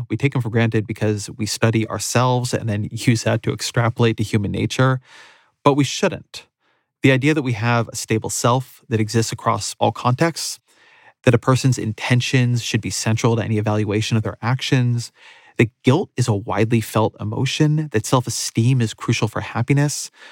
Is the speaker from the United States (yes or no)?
yes; California, United States; I'm a journalist, I'm a Californian.